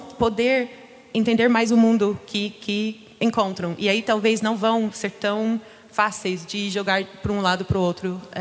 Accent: United States; Portuguese is a second language; eu sou dos Estados Unidos e a gente passou por um momento parecido uns anos atrás

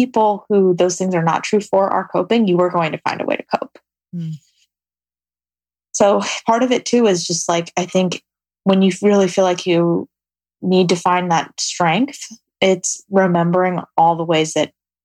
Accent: New York City, New York, United States; I'm a city girl. I grew up in New York City.

